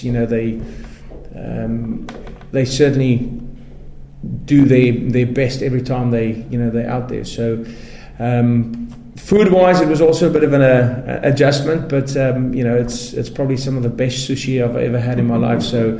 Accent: South Africa; first language Afrikaans; English is a second language; you know, I'm Afrikaans, so English is my second language, but it's still rooted in European.

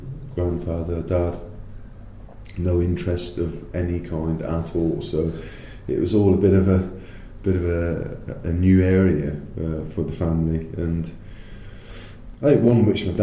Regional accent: Barnstaple, South West England, United Kingdom; born there; I was born in Barnstable, yeah. Closest hospital, I'm afraid. But there's nothing wrong with being born in Barnstable.

